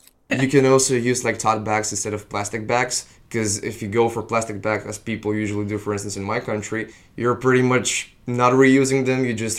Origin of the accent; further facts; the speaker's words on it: Bulgaria; English is a second language; I come from Bulgaria and there, it's really nice weather. It's really warm.